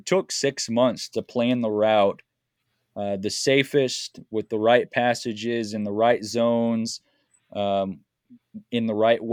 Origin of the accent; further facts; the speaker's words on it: United States; just simply because we're from America, and you know, our start and finish point is a lot different than anyone else's.